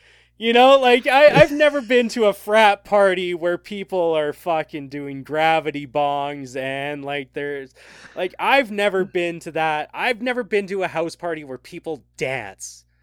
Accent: Canada; as a Canadian, I've always had to kind of translate for American anyway, right? Like, because I am raised on all this culture that comes from you guys

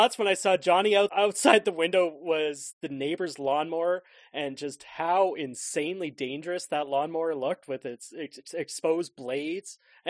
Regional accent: Canada; we may not know this because we're Canadian

